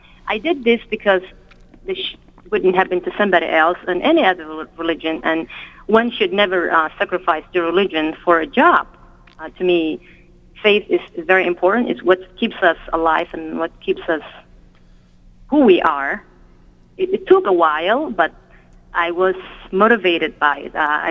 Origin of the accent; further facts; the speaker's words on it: Somalia; now in United States; I never thought that something like this could have happened in the United States, because I was from Somalia